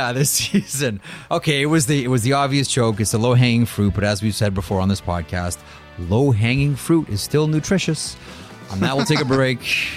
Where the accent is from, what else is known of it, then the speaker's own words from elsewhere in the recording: Las Vegas, Nevada, United States; now in Japan; I live in Japan, but I'm originally from Vegas, and I'm a Golden Knights fan.